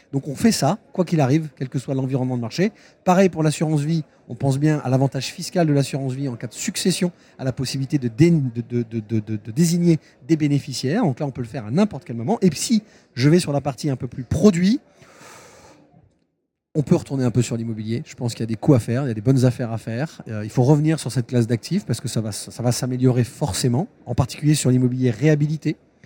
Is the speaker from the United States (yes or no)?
no; France; Ouais, on est français, il faut qu'on se paye.